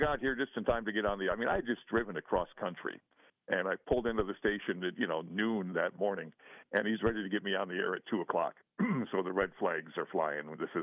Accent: Racine, Wisconsin, United States; Growing up in Racine in the Midwest, we didn't have to see that crap

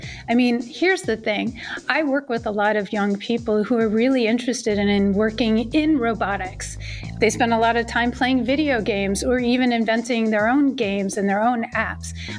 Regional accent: Boston, Massachusetts, United States; It's kind of funny to think that MIT, I'm from Boston

